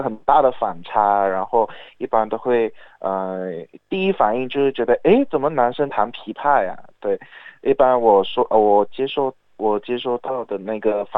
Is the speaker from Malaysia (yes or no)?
yes; Kuching, Sarawak, Malaysia; 我家乡在叫古晋